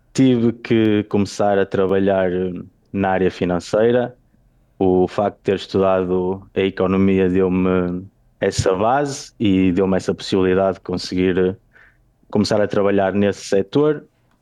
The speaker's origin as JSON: {"language": "Portuguese", "region": "Braga", "country": "Portugal", "said": "a verdade é que sou de Braga"}